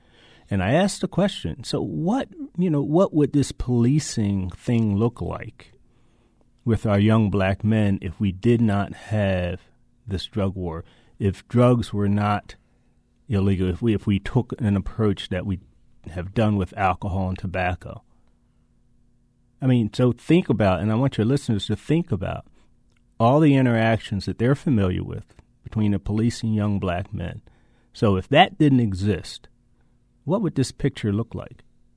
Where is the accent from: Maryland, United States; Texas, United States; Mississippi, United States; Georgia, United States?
Maryland, United States; Baltimore; I think I was talking about when I was growing up in Baltimore City, the clash was different.